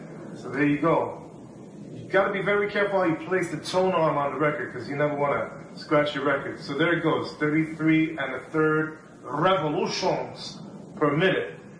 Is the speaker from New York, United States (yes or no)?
yes; New York, United States; Growing up in Spanish Harlem was an incredible experience because I heard music everywhere in the neighborhood.